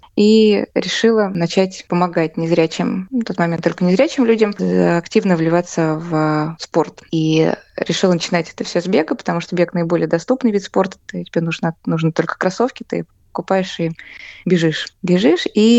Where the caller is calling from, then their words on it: Saint Petersburg, Russia; Сегодня я говорю из Санкт-Петербурга. Здесь нахожусь в командировке от дома слепоглухих.